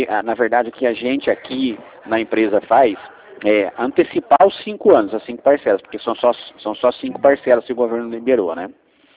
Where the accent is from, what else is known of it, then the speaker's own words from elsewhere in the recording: Mogi Guaçu, São Paulo, Brazil; Eu sou aqui de Mogi Guaçu mesmo